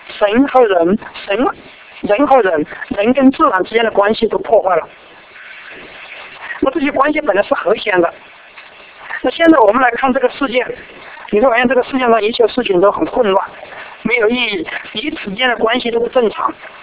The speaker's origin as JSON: {"language": "Chinese", "country": "China", "said": "为什么不拣选我们中国人呢？我们这么多，我们历史又这么悠久"}